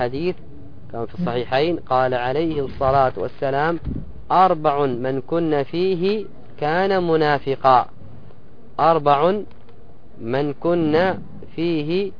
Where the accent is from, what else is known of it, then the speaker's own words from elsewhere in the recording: Yemen; مثل عندنا في اليمن يهود، رجل مثلك ياهو عمامة وغترة، يتكلم بالشحرية ويتكلم بالحضرمية ويتكلم بالصنعانية